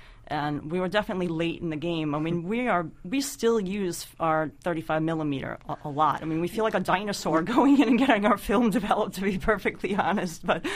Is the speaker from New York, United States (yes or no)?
yes; New York City, New York, United States; just growing up in New York and remembering walking by, it was like mom and pop, one after the other after the other